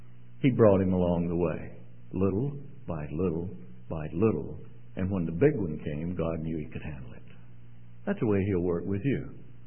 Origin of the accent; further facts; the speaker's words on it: Mississippi, United States; now in Canada; If somebody says to me, where are you from? I rarely say Canada. You know, I say Mississippi. That's my country. That's my roots. That's my father's house.